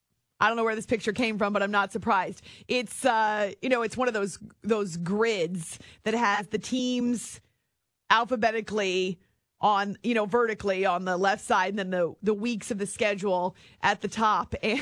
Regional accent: New Hampshire, United States; those were the teams that I listened to when I was growing up in the Granite State.

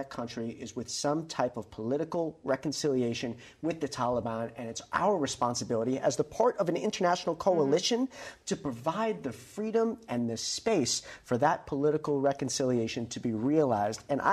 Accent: Staten Island, New York, United States; I'm from Staten Island. I have no problem with profanity, okay?

